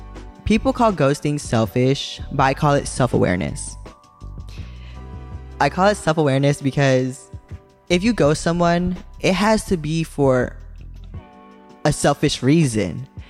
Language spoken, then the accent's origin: English; California, United States; Many people would say would describe my hometown as, well, many people would actually call the Bay Area a war on the streets, or the whole entire California a war on the streets